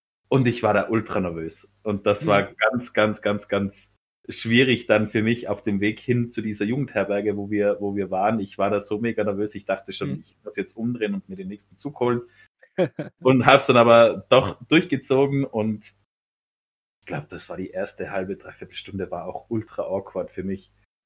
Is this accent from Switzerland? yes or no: no; Tyrol, Austria; ich bin ja kein Deutscher, ich bin ja aus Österreich, ich komme ja aus Tirol